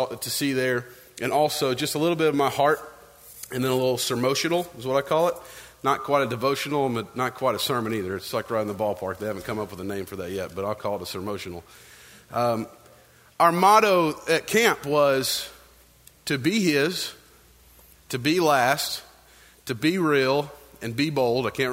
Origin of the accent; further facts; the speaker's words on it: Tennessee, United States; everyone knows I'm from East Tennessee.